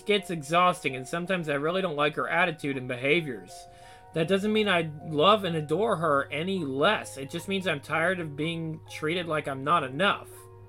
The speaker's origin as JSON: {"language": "English", "country": "United States", "said": "Sorry for being an American and knowing that I can defend myself against ugliness."}